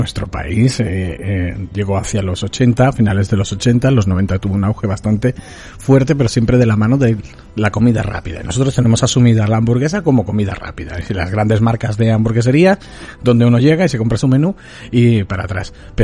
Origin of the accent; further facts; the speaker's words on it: Gelves, Andalusia, Spain; lo de que somos de Gelves y sí, lo montamos sí. En Gelves me ha encantado